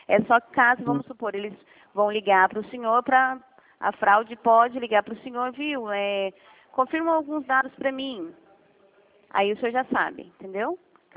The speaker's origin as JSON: {"language": "Portuguese", "town": "Piracicaba", "region": "São Paulo", "country": "Brazil", "also_born_or_lived": "Minas Gerais"}